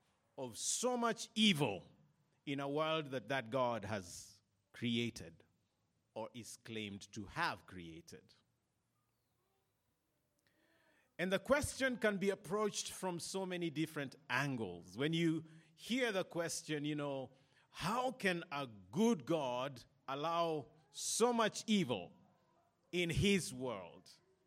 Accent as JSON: {"language": "English", "country": "Kenya", "said": "And I'm in love with Zimbabwe, and I'm from Kenya."}